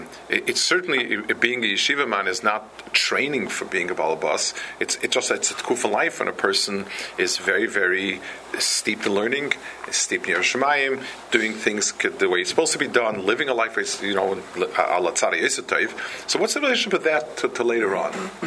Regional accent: Lakewood, New Jersey, United States; when I was growing up in Lakewood, there were maybe about 100 people.

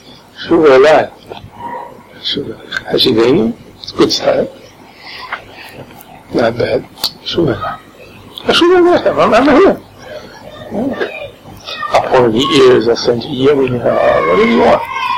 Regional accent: United States; I am American.

